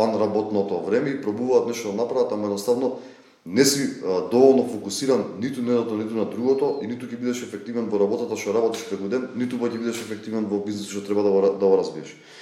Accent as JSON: {"language": "Macedonian", "town": "Skopje", "region": "Skopje Statistical Region", "country": "North Macedonia", "said": "Јас сум од Скопје, менталитетот се смени со тоа што женските од Скопје се екстремно поамбициозни од машките."}